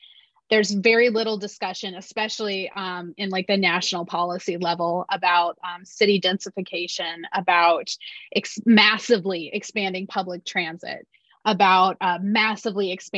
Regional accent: Midwest, United States; now in Washington, United States; Like I said, I'm from the Midwest, and I went to school in St. Louis. You have to have a car.

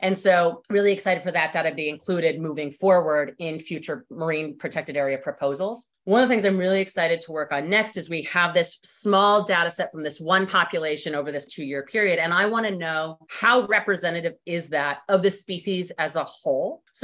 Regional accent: Austin, Texas, United States; I grew up in Austin, Texas, which is landlocked.

